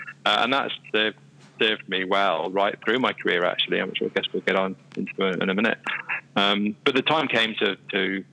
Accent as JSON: {"language": "English", "country": "Isle of Man", "tie": "born or raised there", "said": "So I'd done lots of sailing while I was growing up in the Isle of Man. That was my main sport."}